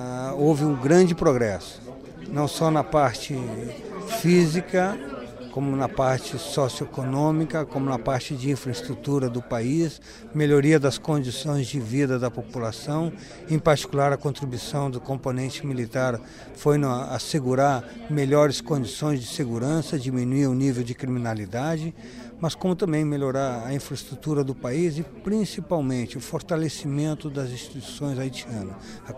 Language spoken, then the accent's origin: Portuguese; Brazil; Para mim é um grande prazer também, como brasileiro, poder estar participando dessa mensagem das Nações Unidas